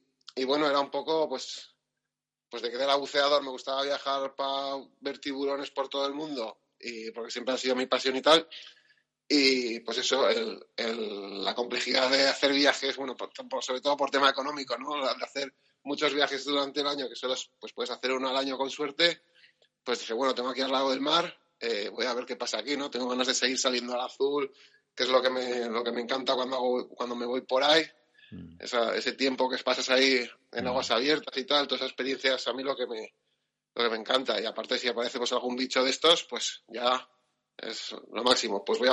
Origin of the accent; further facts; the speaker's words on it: Pamplona, Navarre, Spain; porque yo soy de Iruña, ¿no?